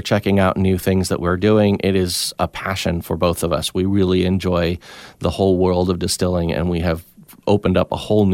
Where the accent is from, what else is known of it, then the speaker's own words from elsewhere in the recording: Mexico; I grew up in Mexico.